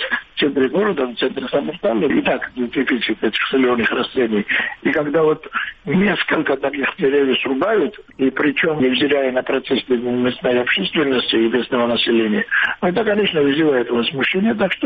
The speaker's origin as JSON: {"language": "Russian", "country": "Georgia", "second_language": "Russian", "said": "поскольку я и Грузин"}